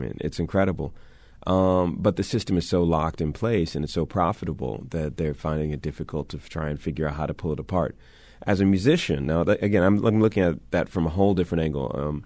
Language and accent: English; Washington, District of Columbia, United States; I mean, for me, you know … growing up in Washington, D.C., first and foremost, it's an international scene, even though it's one of the most divided cities in America racially